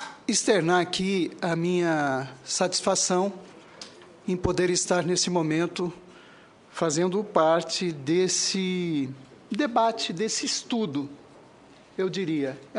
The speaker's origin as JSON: {"language": "Portuguese", "town": "São Luiz Gonzaga", "region": "Rio Grande do Sul", "country": "Brazil", "said": "Sou lá do São Luís Gonzaga."}